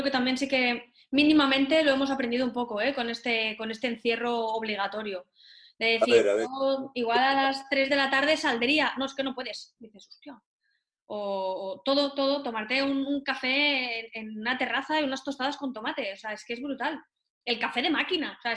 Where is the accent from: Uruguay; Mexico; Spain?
Spain; Valencian Community; also born or lived in Madrid; now in Barcelona, Spain; porque yo vengo, soy valenciana, entonces de la humedad sé, pero vengo de Madrid y flipo aquí, en Barcelona con la humedad